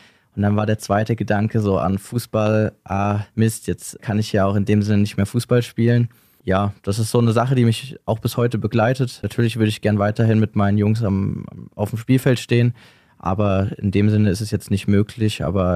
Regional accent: Wiesbaden, Hesse, Germany; Ich komme aus Wiesbaden.

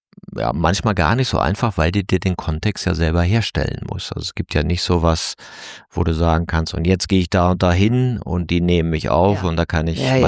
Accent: Aachen, North Rhine-Westphalia, Germany; zumindest Rheinisch, so Aachen, wo ich ja herkomme

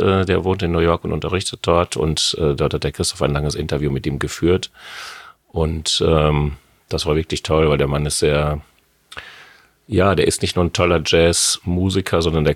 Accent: Hamm, North Rhine-Westphalia, Germany; Nein, ich komme aus Hamm in Westfalen. Die einen sagen östliches Ruhrgebiet, die anderen sagen Lippe, die anderen sagen, es ist schon das Ende vom Münsterland unten. Also das ist so ein bisschen dazwischen gesetzt, aber es ist voll Westfalen.

